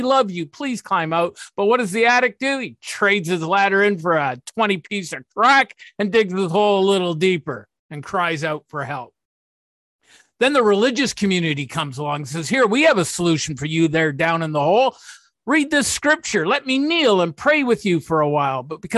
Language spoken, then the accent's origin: English; Canada; accent: Canadian; I hope my Canadian accent isn't too thick to understand what I'm saying.